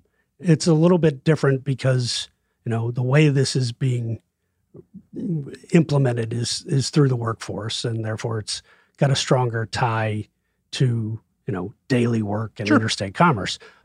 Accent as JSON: {"language": "English", "country": "Ireland", "said": "So as an Irishman, you know, the flat cap is an important part of of our culture."}